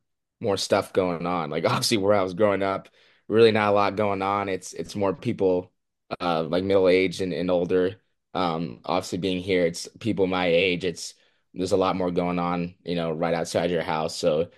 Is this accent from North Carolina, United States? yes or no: yes; North Carolina, United States; I'm obviously from North Carolina